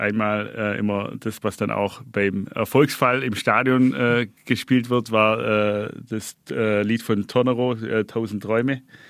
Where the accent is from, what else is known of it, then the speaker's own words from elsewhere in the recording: Baden-Württemberg, Germany; Als Schwabe bleibe ich da tatsächlich bei Linsen mit Spätzle.